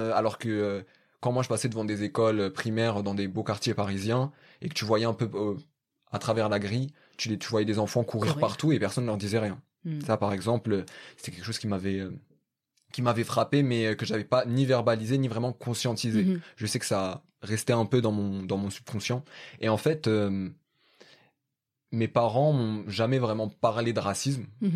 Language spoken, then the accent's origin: French; France; born there; moi, je suis né en France, et je me suis senti français, je me sens encore français, je me sens aussi bien français que marocain, mais... Et moi, je n'ai pas besoin d'être reconnaissant, parce que je suis né en France, en fait.